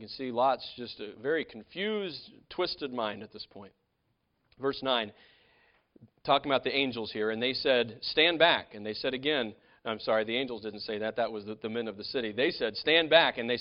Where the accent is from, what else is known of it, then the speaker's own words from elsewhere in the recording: Mangum, Oklahoma, United States; also born or lived in Illinois / Tulsa; shortly after I moved to Oklahoma as a boy, I moved here from Illinois and to the Tulsa area. And then when I was in junior high school, we moved to Mangum, the Mangum area.